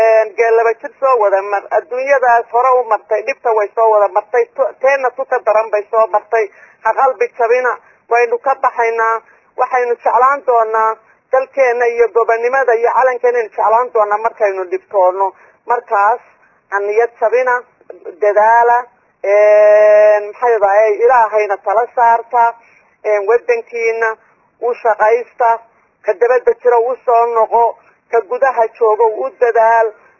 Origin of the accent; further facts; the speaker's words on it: Mogadishu, Banaadir, Somalia; Anigu waxaan ahaa ciyaala xamar baan ahaa, xamar baan ku koray anigu.